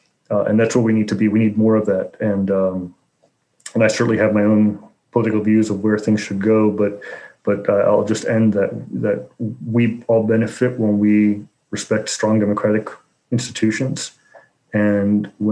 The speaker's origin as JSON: {"language": "English", "town": "Chicago", "region": "Illinois", "country": "United States", "said": "I'm from Chicago originally, so we have all sorts of jokes about how voting happens there."}